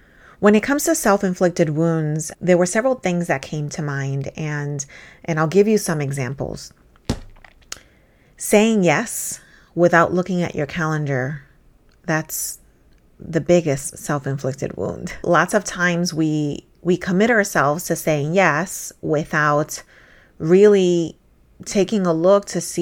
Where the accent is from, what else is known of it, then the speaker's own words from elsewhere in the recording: New York, United States; now in Florida, United States; I'm a New Yorker turned Floridian who knows a thing or two on how to effectively manage your time while juggling multiple priorities.